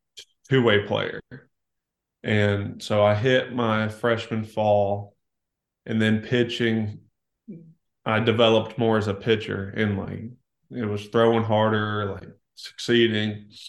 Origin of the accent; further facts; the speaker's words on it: Atlanta, Georgia, United States; born there; also born or lived in North Carolina; Well, I liked watching Chipper Jones because I was born in Atlanta. So, and then North Carolina, it was either really the Braves or the Nationals or Orioles.